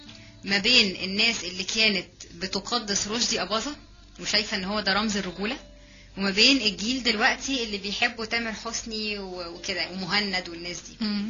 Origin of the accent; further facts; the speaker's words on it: Egypt; احنا في عندنا في مصر هنا دلوقتي